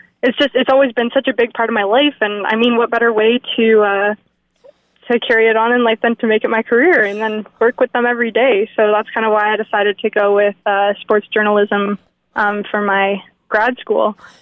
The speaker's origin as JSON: {"language": "English", "region": "Ontario", "country": "Canada", "tie": "born or raised there", "said": "I grew up kind of near Toronto in Canada"}